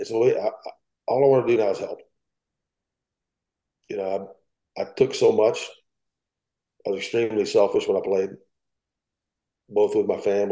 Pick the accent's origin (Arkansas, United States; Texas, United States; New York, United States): Texas, United States; I'm redneck from East Texas, a place called Target and Prairie. I worked on a farm, baled hay, fixed fence.